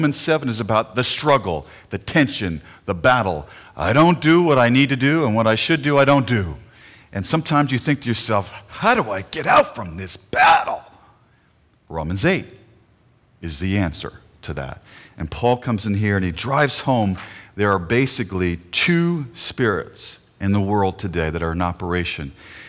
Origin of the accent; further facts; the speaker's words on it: New York, United States; What you don't know is that the church that I grew up in New York, immigrants from Norway had come, planted the church